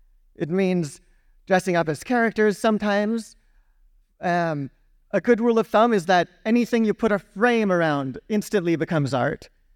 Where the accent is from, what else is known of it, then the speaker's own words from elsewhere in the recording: Austria; English is a second language; I am from Austria, and excuse my voice, I have some laryngitis today.